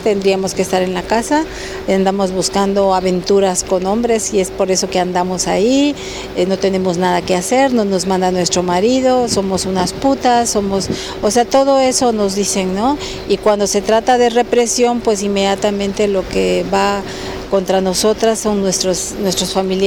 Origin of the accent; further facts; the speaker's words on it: Juchitán de Zaragoza, Oaxaca, Mexico; yo vengo del Istmo de Tehuantepec, en el estado de Oaxaca. Pertenezco al pueblo indígena Binisá. Soy de Juchitán de Zaragoza